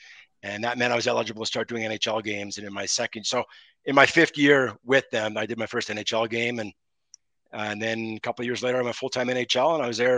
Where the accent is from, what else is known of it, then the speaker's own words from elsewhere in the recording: Montreal, Quebec, Canada; I grew up in Montreal. I was born in the 60s. So I kind of came of age with Montreal Canadiens in the 70s